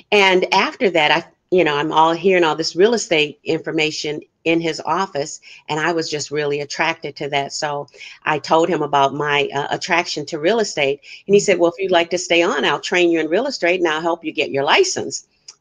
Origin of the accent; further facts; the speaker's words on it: Michigan, United States; now in California, United States; I got started in the real estate industry way back when I was in Michigan. I grew up in the Michigan area